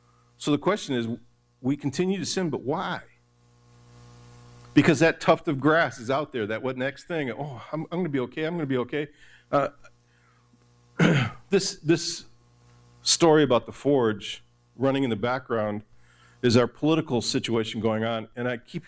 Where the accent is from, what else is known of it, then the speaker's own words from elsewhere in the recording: Detroit, Michigan, United States; I grew up in Detroit. I heard the stories.